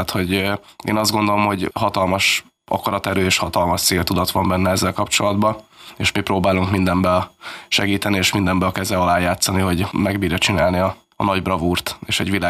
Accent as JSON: {"language": "Hungarian", "country": "Hungary", "tie": "born or raised there", "said": "nyilván ebben a városban nőttem föl, én is annak idején sportolóként itt versenyeztem"}